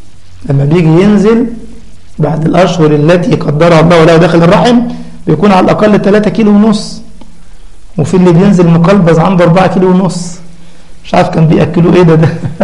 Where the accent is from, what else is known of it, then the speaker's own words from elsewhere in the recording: Cairo, Cairo Governorate, Egypt; طبعا في مصر عندنا في القاهرة